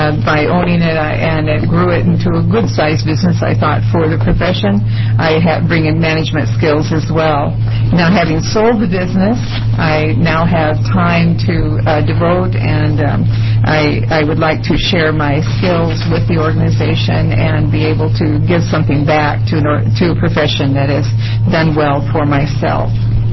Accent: Oregon City, Oregon, United States; whichever you prefer, and I'm from Oregon City.

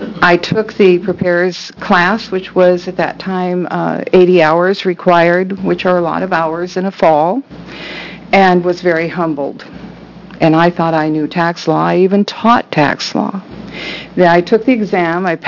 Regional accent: Oregon City, Oregon, United States; from Oregon City

